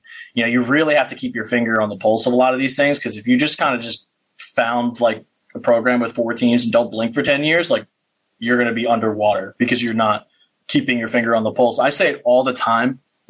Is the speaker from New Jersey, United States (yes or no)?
yes; Paulsboro, New Jersey, United States; You know, I'm from Paulsboro, New Jersey. So, I mean, not the best area, right? I went to a private high school instead of Paulsboro High School.